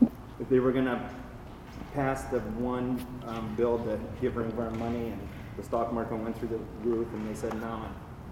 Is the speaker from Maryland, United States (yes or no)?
no; Las Vegas, Nevada, United States; My thing is, I grew up in Vegas, I'm very local in Vegas, I believe in local businesses in Vegas